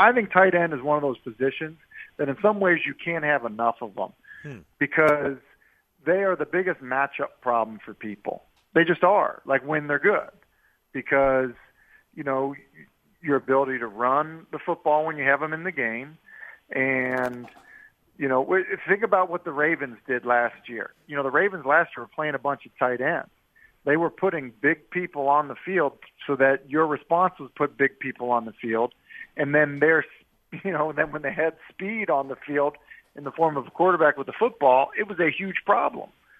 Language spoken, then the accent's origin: English; Boston, Massachusetts, United States; I mean, I'm from Boston. So, like, you know